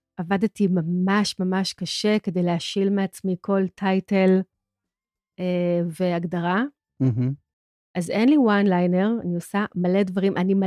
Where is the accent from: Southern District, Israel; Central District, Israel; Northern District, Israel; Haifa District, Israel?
Central District, Israel; Kochav Yair; also born or lived in Tel Aviv; גדלתי בכוכב יאיר, כפר סבא.